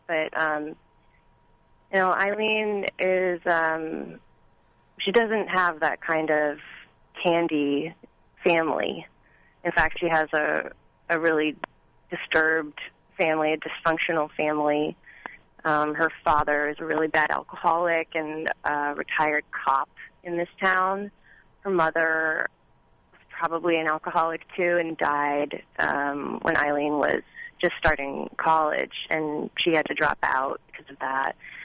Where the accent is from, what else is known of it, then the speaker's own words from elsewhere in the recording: New England, United States; now in California, United States; And I'm from New England. I live in California now, and that's because I cannot handle the winter.